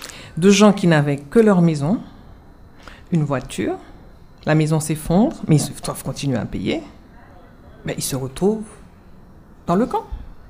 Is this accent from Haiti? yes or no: yes; Haiti; J'ai dit oui, je suis haïtienne.